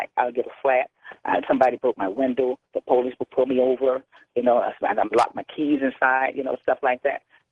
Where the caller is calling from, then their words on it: California, United States; I'm calling from California.